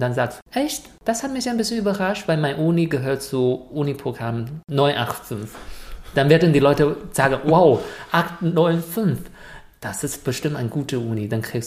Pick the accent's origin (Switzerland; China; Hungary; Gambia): China; Shaanxi; German is a second language; moved away as an adult; now in Germany; weil das ist eine Stunde Fahrt von meiner Heimat.